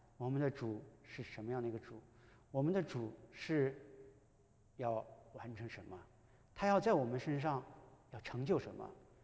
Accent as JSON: {"language": "Chinese", "town": "Xi'an", "region": "Shaanxi", "country": "China", "also_born_or_lived": "Shanghai / Spain", "moved": "as an adult", "lives_now": "United States", "said": "我是就是以我是西安人，但是我从工作以后，我就一直基本上在上海工作，在上海工作10年。"}